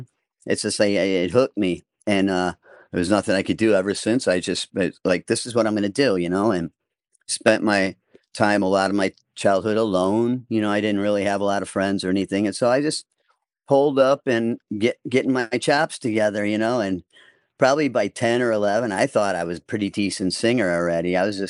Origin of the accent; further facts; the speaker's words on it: Blue Island, Illinois, United States; Born and raised in Chicago. It's called Blue Island. It's just south of Chicago. It's basically South Chicago.